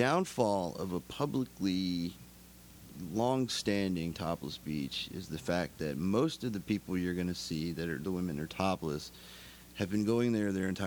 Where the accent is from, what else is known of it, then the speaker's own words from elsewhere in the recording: United States; As being as an American, it was very hard for me